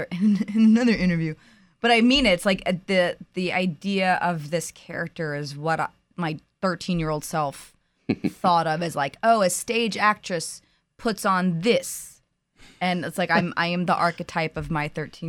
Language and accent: English; Wallingford, Pennsylvania, United States; I grew up outside of Philadelphia in Wallingford, Pennsylvania, and I am the youngest of 9 children.